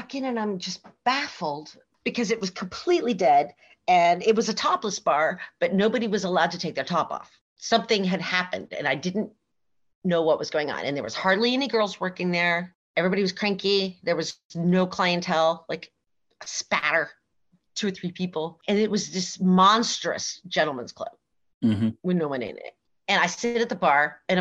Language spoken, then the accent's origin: English; West Coast, United States; And I didn't know who he was because I was from the West Coast and I was young.